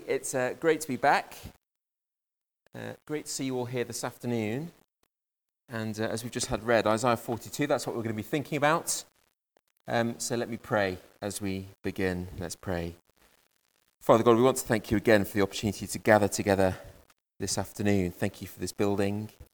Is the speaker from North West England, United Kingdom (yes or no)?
yes; Liverpool, North West England, United Kingdom; born there; I was born in Liverpool